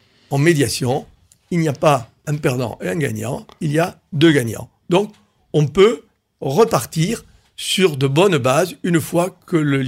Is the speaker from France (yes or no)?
yes; Toulouse, Occitanie, France; born there; je suis toulousain de naissance, ouais. Mais également je suis aveyronnais par mes grands-parents. Ah, maternel, et je suis aussi albigeois mes grands-parents.